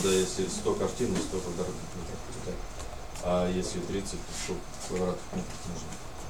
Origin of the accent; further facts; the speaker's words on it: Novosibirsk, Novosibirsk Oblast, Russia; Я сам новосибирец.